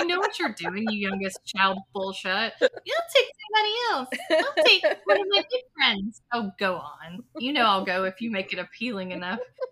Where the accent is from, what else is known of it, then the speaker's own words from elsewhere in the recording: Georgia, United States; Because I grew up in Georgia, as you all know